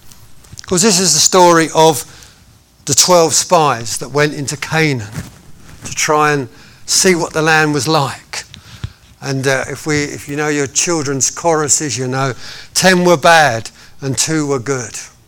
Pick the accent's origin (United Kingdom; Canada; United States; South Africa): United Kingdom; Now, we're British. Well, I'm British. You might not be. But I'm British.